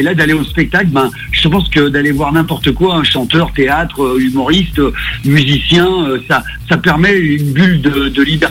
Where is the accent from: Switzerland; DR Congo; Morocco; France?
France; je suis un Français moyen dans le bon sens du terme.